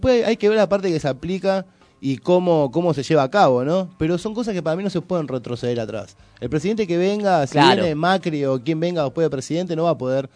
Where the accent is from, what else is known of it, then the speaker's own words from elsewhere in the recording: Argentina; todos somos de acá nosotros, todos. O sea, hasta que no entendamos que somos argentinos